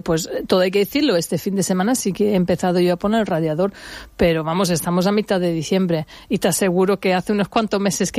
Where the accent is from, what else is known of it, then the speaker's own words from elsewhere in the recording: United Kingdom; no lo hace nadie, en mi opinión, como los británicos lo hacemos.